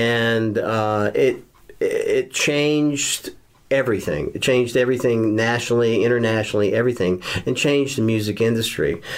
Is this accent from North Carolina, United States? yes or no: yes; Wilmington, North Carolina, United States; growing up in Wilmington in New Hanover County and essentially a dry county, that kind of made you feel like an adult